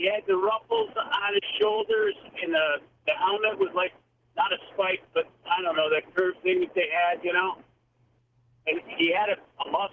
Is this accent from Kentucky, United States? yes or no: no; Binghamton, New York, United States; Back in 1974, 1975, I was 10 or 11 years old, and we moved from Binghamton, New York, to a small farmhouse in upstate New York.